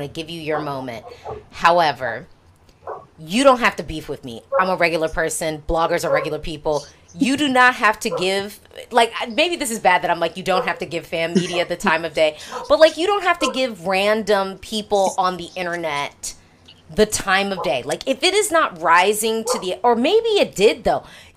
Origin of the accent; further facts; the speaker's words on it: United States; as an American, and oh, I should say an American woman